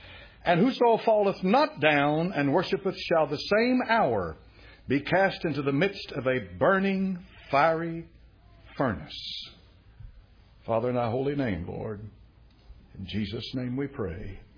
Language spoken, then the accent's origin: English; United States; I'm an American. I was born an American. I was raised an American. I served my country for 4 years as an American. I'm an American citizen. I'm not an alien. I'm not a foreigner. I'm born right here in this country.